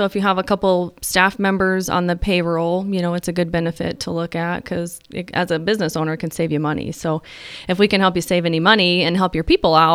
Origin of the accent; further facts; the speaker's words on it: Fremont, California, United States; So born and raised in Fremont. … which is what a lot of people still call me.